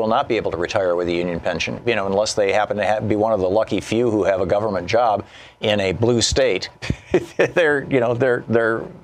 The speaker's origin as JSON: {"language": "English", "town": "Newark", "region": "New Jersey", "country": "United States", "tie": "born or raised there", "said": "As a young boy growing up in New Jersey, I watched my hometown of Newark decline."}